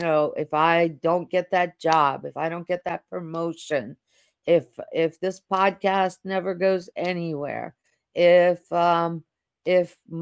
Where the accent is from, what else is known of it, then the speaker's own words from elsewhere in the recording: Russia; And I come from Russia, where they actually took Christmas when it was a communist country.